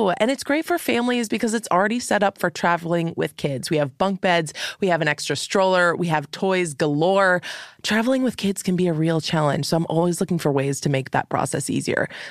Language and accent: English; Miami, Florida, United States; Danielle, I grew up in Miami.